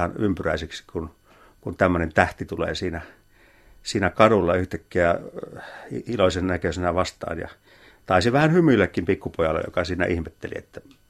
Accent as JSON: {"language": "Finnish", "town": "Pieksämäki", "region": "South Savo", "country": "Finland", "tie": "born or raised there", "said": "Satuin näkemään kotikaupungissani Pieksämäellä 60-luvulla."}